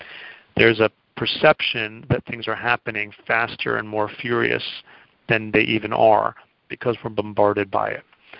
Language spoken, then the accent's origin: English; Boston, Massachusetts, United States; I'm from Boston originally